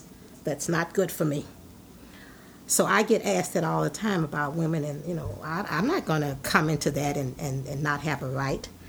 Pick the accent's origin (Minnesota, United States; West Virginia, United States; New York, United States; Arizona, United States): Minnesota, United States; Minneapolis; also born or lived in Memphis, Tennessee; I was born in Memphis, Tennessee. My mom moved here when I was age of 14. So I pretty much grew up in North Minneapolis.